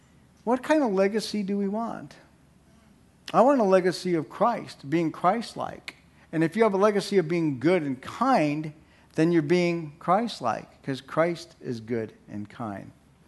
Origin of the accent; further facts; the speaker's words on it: Chicago, Illinois, United States; being an ex-Catholic Italian from Chicago. Now, I'm still Italian and I'm still from Chicago, but I'm an ex-Catholic.